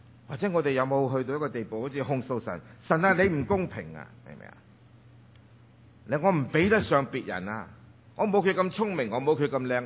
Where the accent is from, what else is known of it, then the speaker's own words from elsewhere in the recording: Taishan, Guangdong, China; 我系 MIT 系 Made in 泰山，我系台山人。